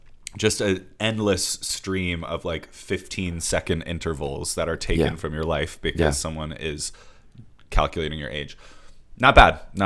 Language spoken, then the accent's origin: English; United States; accent: American; I would rather die than falsely pronounce it strawberries in my American accent.